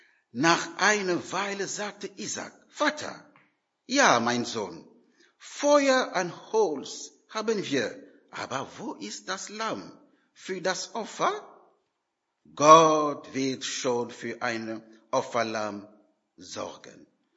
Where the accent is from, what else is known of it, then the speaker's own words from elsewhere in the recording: Cameroon; German is a second language; now in Germany; Ich komme aus Kamerun und ich bin verheiratet